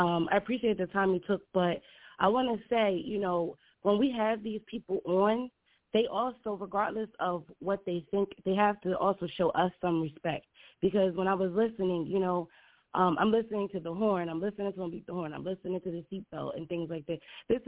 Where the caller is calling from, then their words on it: New Jersey, United States; I'm calling from Jersey.